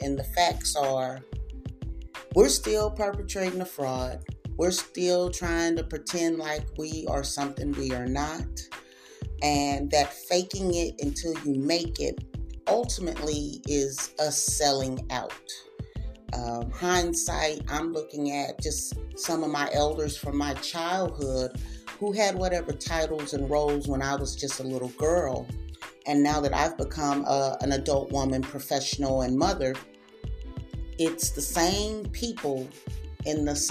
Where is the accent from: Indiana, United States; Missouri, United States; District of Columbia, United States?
Missouri, United States; Springfield; Today's topic, my hometown, Springfield, Missouri. It is an interesting place to be born and raised in.